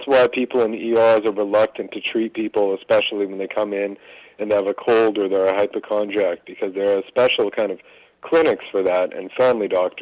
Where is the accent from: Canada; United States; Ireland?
Canada; kind of romanticized image of the Canadian healthcare system.